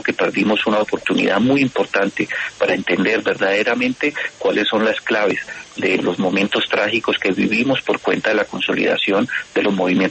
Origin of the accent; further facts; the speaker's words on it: Colombia; Y también es un fracaso para nosotros como colombianos.